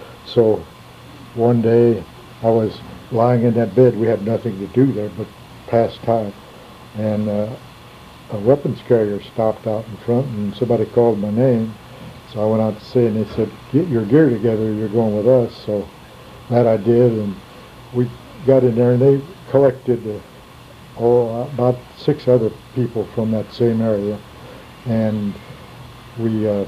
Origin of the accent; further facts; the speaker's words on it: Indianapolis, Indiana, United States; born there; now in Phoenix, United States; I was born in Indianapolis, Indiana, 1919, so I'm now 67 years old and living in Phoenix, Arizona.